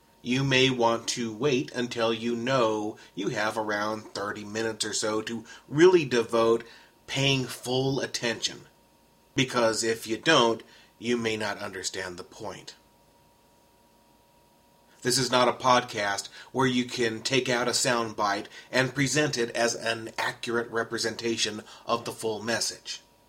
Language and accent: English; Texas, United States; See, this happened in my home state. And I love Texas, despite its flaws.